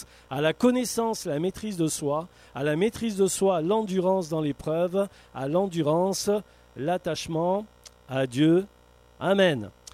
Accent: Corsica, France; tu l'as dit, je suis corse

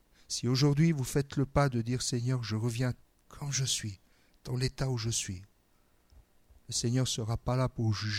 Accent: Calabria, Italy; Moi, je viens de Calabre, c'est bien le sud.

